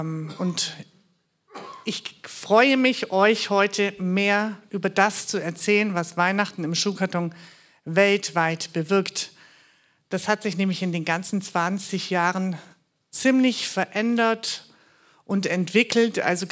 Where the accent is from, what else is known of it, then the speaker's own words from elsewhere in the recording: Baden-Württemberg, Germany; accent: Swabian; also born or lived in Bavaria; Ich bin in Bayern geboren, in Württemberg aufgewachsen und jetzt wieder in Bayern. Ich bin zweisprachig erzogen. Hochdeutsch und Schwäbisch. Ich kann nämlich auch richtig Schwäbisch schwätzen.